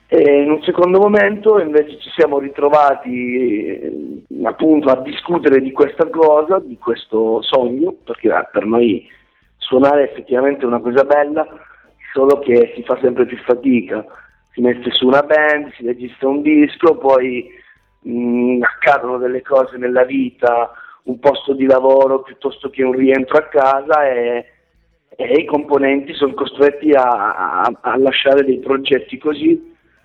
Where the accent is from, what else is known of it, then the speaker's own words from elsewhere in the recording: Calabria, Italy; in quanto calabresi, ma non solo, siamo fondamentalmente migranti tutti per studiare, successivamente per lavoro